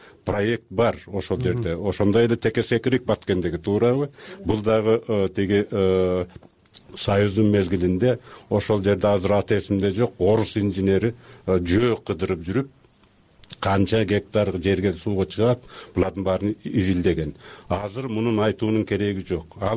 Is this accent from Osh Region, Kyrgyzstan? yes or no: no; Minbulak, Batken Region, Kyrgyzstan; Миңбулак деген жерде болуп атат. Ошол жерге тиги көк таштыктарды көчүрүп атат. Ал менин айылым болот өзү.